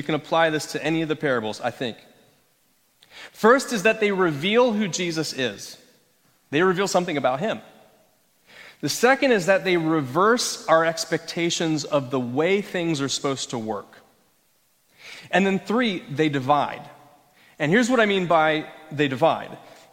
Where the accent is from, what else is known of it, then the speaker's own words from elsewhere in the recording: Florida, United States; Back then, I grew up in Florida, so we were doing this, you know, down there.